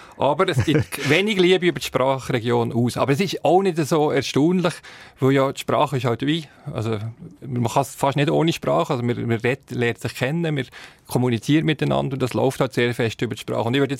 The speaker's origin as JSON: {"language": "German", "region": "Bern", "country": "Switzerland", "tie": "born or raised there", "lives_now": "Zürich, Switzerland", "said": "ich bin ja im Kanton Bern aufgewachsen. Da war das Französische präsent, ist das Deutschland präsent. Und seit ich in Zürich lebe, das ist jetzt schon ein Weile"}